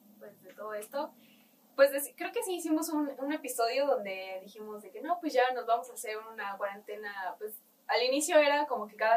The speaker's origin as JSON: {"language": "Spanish", "town": "Tlaxco", "region": "Puebla", "country": "Mexico", "tie": "born or raised there", "said": "Tlaxco, Puebla."}